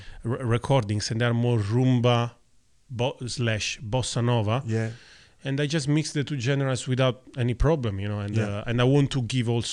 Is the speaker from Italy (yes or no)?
yes; Italy; English is a second language; now in Melbourne, Australia; I come from Italy